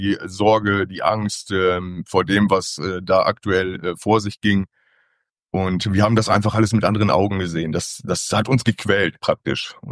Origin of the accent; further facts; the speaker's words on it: Lower Saxony, Germany; Ja, ich komme aus dem Bereich Osnabrück, Niedersachsen.